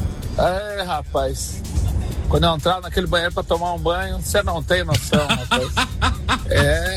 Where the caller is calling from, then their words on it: Adrianópolis, Paraná, Brazil; Bom dia, bom dia. Sou da cidade de Adrianópolis.